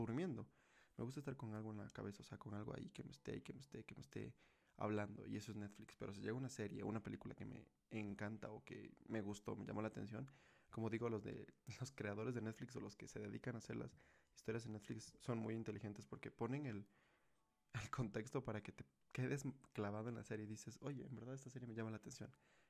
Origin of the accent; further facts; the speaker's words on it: Ecuador; tengo 20 años y soy de Ecuador.